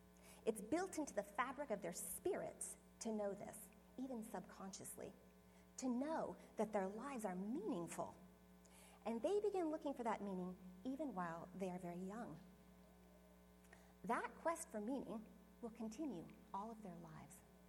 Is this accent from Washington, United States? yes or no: yes; Rice, Washington, United States; I am from Rice, Washington, and I have six children